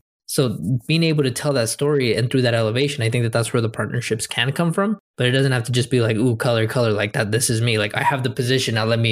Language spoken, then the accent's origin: English; Mexico; now in United States; we came from Mexico and like people hate us here.